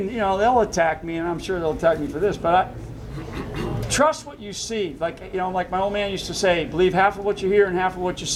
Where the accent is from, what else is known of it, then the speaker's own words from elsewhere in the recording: Rhode Island, United States; I'm originally from Rhode Island.